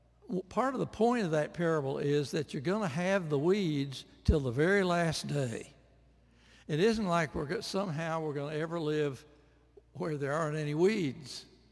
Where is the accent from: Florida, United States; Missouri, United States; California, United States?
Missouri, United States; I grew up in the Midwest in southern Missouri.